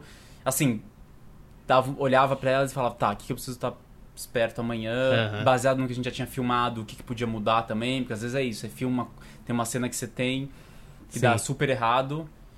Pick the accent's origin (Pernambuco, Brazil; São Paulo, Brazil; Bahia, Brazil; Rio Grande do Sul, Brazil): São Paulo, Brazil; Sou de São Paulo.